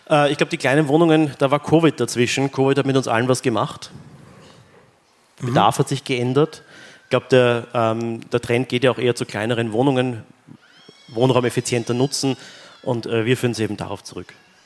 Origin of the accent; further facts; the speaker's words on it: Vienna, Austria; Wir sind in Wien. Ich bin Wiener.